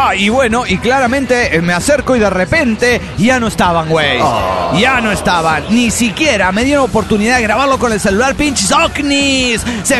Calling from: Río Colorado, Río Negro, Argentina; de Río Colorado, Argentina.

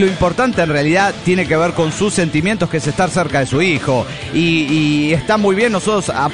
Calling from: General Belgrano, Buenos Aires Province, Argentina; de General Belgrano, Argentina.

